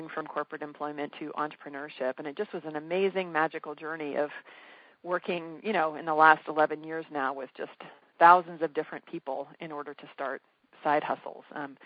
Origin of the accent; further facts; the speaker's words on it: San Francisco Bay Area, California, United States; I'm from the San Francisco Bay Area